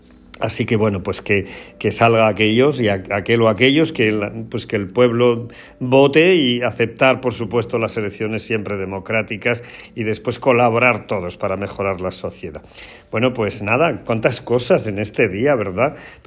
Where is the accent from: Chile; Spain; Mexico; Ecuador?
Spain; Alarilla, Castilla-La Mancha; me uno a mi pueblo y a todo lo que hoy se vive en el pueblo, en la aldea de Alarilla